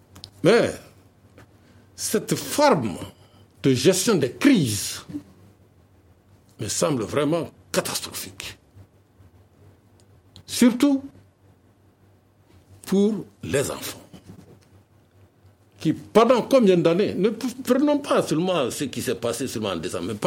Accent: Mali; en tant que Malien

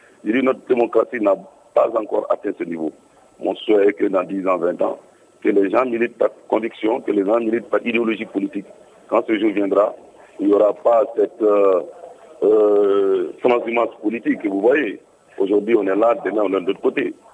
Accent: Mali; puisqu'il n'y a pas cela chez nous au Mali

